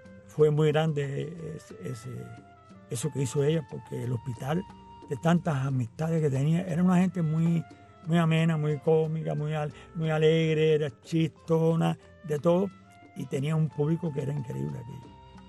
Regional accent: San Antonio de los Baños, Artemisa, Cuba; born there; Nací en San Antonio de los Baños.

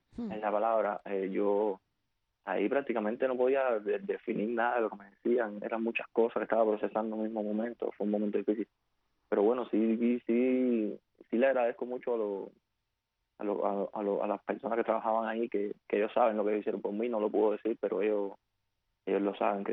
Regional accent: Cuba; yo soy cubano

